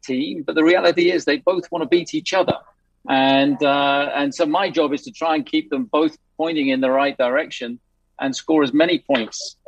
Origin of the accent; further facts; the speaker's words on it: United Kingdom; We're very British about that kind of stuff.